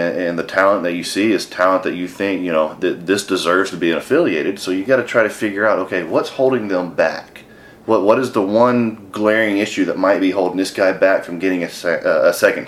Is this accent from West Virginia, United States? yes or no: no; Fort Worth, Texas, United States; Well, I'm originally from Fort Worth. So being born and raised here, I feel like it kind of made sense.